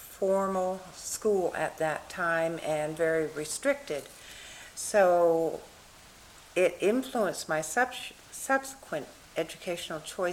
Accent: Pittsfield, Massachusetts, United States; born there; also born or lived in Bronxville, New York; I was born in 1934 in June in Pittsfield, Massachusetts.

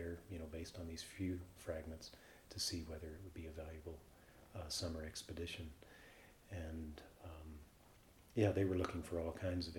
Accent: Tulsa, Oklahoma, United States; born there; and I was born in Tulsa, Oklahoma, October 28, 1956.

